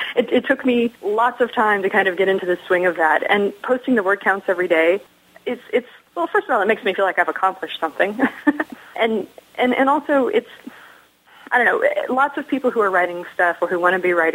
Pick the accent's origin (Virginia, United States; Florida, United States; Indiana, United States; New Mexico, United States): Florida, United States; also born or lived in Tennessee, United States; now in Seattle, United States; I actually moved there from Tennessee. And I'm from Florida originally